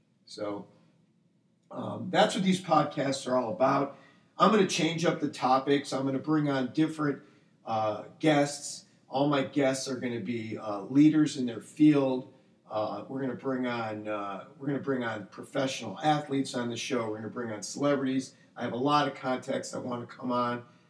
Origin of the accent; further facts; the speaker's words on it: Michigan, United States; You know, I grew up in Michigan. I am the son of two Holocaust-surviving parents